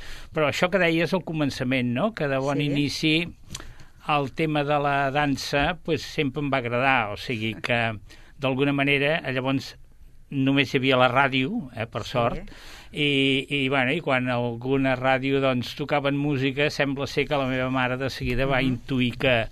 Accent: Sabadell, Catalonia, Spain; Jo sóc sabadellenc, nascut a Sabadell, sí.

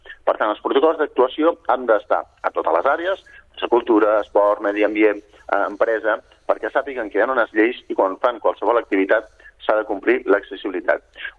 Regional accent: Sabadell, Catalonia, Spain; now in Viladecavalls, Spain; jo visc a Viladecavalls i em va donar molt d'orgull anar a Sabadell perquè jo soc de Sabadell de tota la vida.

